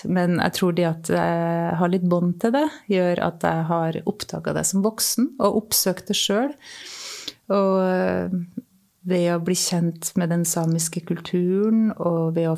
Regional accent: Kristiansund, Møre og Romsdal, Norway; for jeg vokste opp i Kristiansund, som er Nordvestlandet, men det er jo ikke Arktis akkurat.

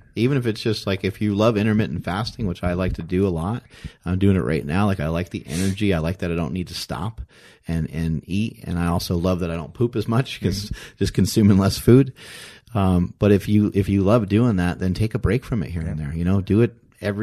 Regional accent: East Coast, United States; when I'm from the East Coast, how long am I going to visit home for?

